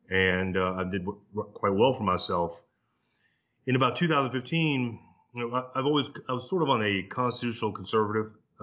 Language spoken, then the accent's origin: English; Ocala, Florida, United States; Now, I was raised in Ocala, Florida, but I was raised by an Irish immigrant family, came over in 1940.